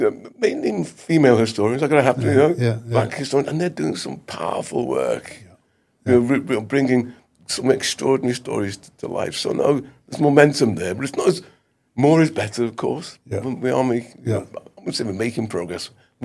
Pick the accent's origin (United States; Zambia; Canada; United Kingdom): United Kingdom; now I'm in my 70s. I come to the end, I'm here. I'm British. This is my home. I live here.